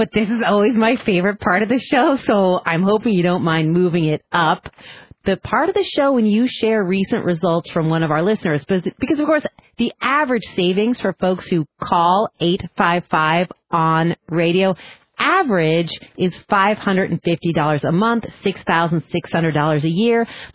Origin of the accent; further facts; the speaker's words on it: San Francisco, California, United States; He's out in my hometown where I grew up, San Francisco.